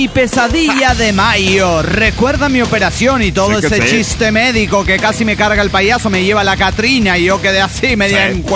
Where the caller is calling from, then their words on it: Quito, Pichincha, Ecuador; de Quito, Ecuador!